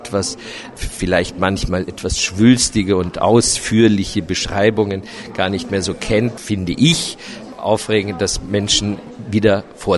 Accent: Vienna, Austria; ich komme aus Wien

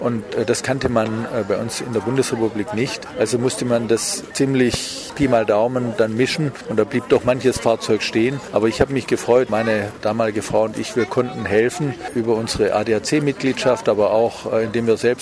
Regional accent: Baden-Württemberg, Germany; Wir sind an diesem Tag, lange geplant, in meine Heimat in den Schwarzwald gefahren von Prag aus

